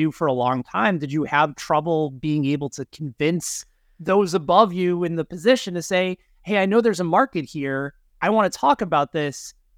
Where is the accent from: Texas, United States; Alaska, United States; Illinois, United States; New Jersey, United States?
Illinois, United States; Danny and I grew up together in the Chicagoland area